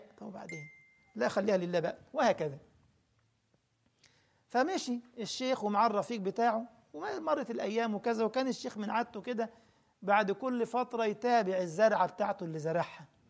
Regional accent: Egypt; فزعيم القرية دي راجل باشا من البشوات القدامى عندنا في مصر

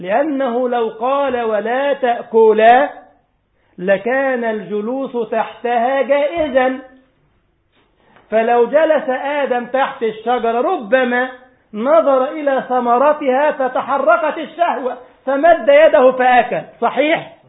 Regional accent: Egypt; والله طبعا كلمة يا واد عندنا في مصر يعني كلمة حب، يعني مش كلمة انتقاص.

